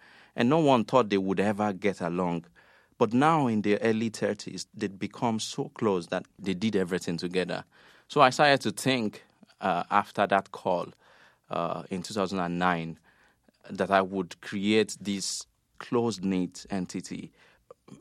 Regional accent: Nigeria; moved away as an adult; the germ of the idea came to me when I was living away from Nigeria in a kind of what I like to call literary exile.

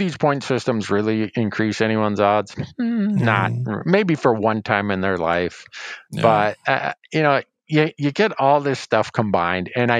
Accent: Montana, United States; And, I look at my home state of Montana. We've had a huge shift of where elk actually occur.

